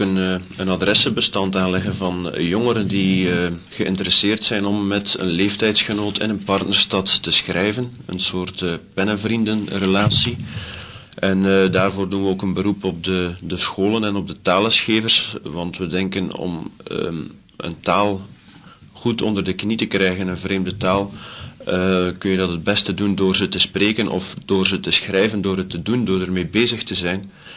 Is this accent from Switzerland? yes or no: no; Flanders, Belgium; Als Vlamingen hebben wij het eigenlijk nog wel vrij goed.